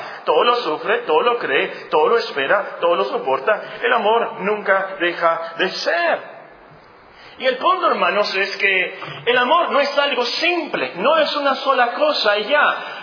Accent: Mexico; nosotros vamos para allá también como mexicanos.

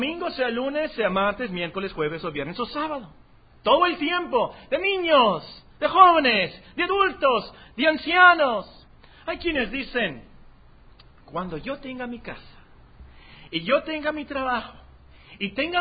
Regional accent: Mexico; accent: mixed Mexican and US; Tengo un acento revuelto de aquí y de allá, de México y de Estados Unidos.

